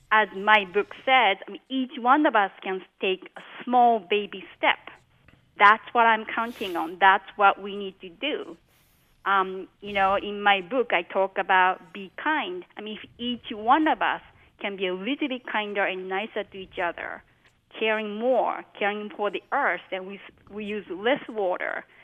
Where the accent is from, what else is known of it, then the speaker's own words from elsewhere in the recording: Tokyo, Japan; Well, I was raised in Tokyo, Japan, where religion is kind of very confused there.